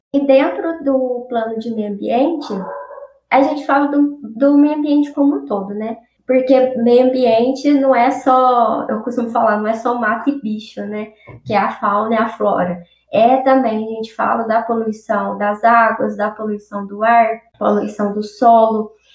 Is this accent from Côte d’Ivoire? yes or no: no; Brasópolis, Minas Gerais, Brazil; Eu sou de Brasópolis, estou trabalhando aqui em Itajubá